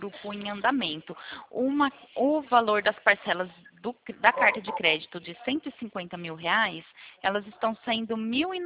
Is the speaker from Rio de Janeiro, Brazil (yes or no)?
no; Santa Gertrudes, São Paulo, Brazil; Nós somos do interior de São Paulo. Eu sou da cidade de Santa Gertrudes.